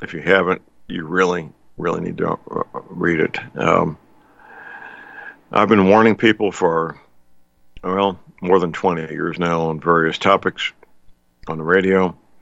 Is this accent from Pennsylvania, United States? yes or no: no; St. Louis, Missouri, United States; Very nice and polite and well-trained men and women in my hometown, St. Louis, not in Manila, Philippines, or India.